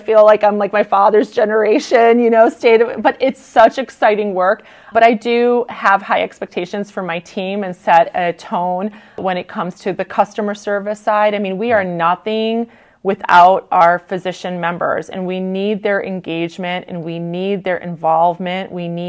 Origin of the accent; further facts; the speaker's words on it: United States; born there; United States and build their family here. I was born a short 6 months after they got here. So now I'm not Hawaiian, but I love your state.